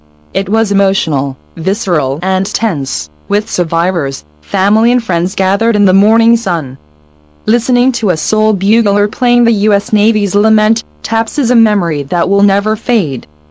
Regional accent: England, United Kingdom; As an Englishman, I was brought up with a strong sense of fair play

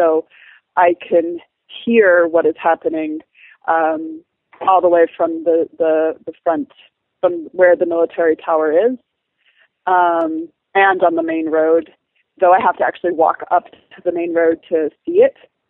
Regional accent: United States; now in Beit Omar, Palestine; I am an American who has lived in Beit Omar in the West Bank, which is in the northern district, off and on for the last almost 8 years.

